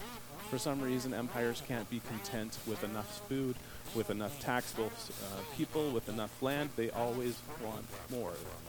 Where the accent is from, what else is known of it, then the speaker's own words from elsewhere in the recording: Calgary, Alberta, Canada; also born or lived in Hamilton / Regina; now in Stony Plain, Canada; I didn't grow up in Stony Plain. I grew up in Calgary. But before that, I lived here in Stony, and then I lived in Hamilton for a few years while I was doing some master's work, and I lived in St. Albert for 10 years. Then I lived in Calgary.